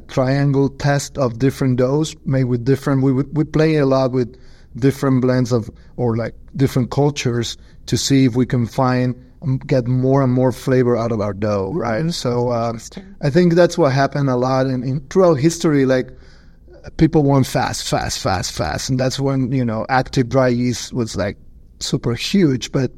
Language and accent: English; Argentina; I'm from Argentina.